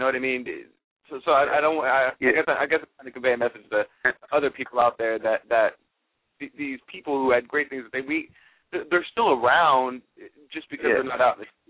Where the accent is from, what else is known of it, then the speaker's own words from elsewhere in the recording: Texas, United States; Oh, I was just saying, I actually, I'm from Texas.